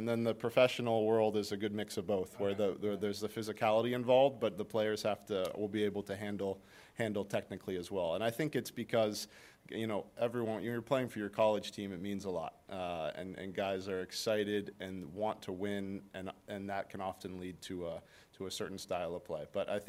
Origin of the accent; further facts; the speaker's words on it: Cape Elizabeth, Maine, United States; also born or lived in Massachusetts; Yeah, I grew up in Cape Elizabeth, so